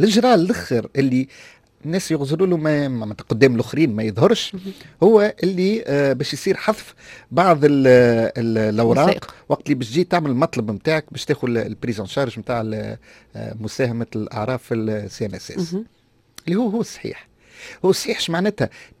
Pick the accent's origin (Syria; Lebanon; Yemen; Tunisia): Tunisia; الحاجه الوحيده اللي تنجم تخرجنا من هالحفره هذيا هو اللي يكون عندنا في تونس مناخ اعمال